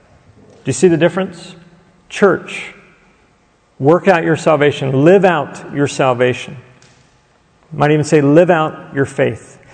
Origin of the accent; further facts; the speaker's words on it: United States; automatically my eyes, because I'm an American, I read this from an individualistic mindset, right?